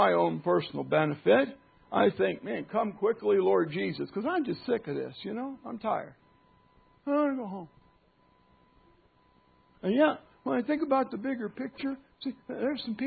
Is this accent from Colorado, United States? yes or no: no; West Virginia, United States; I'm from West Virginia. We had outdoor plumbing for a while, see?